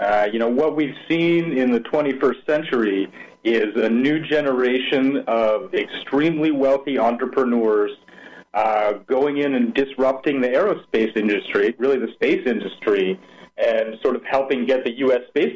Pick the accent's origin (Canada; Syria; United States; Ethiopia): United States; New Hampshire; Christa McAuliffe was obviously a teacher from my home state of New Hampshire.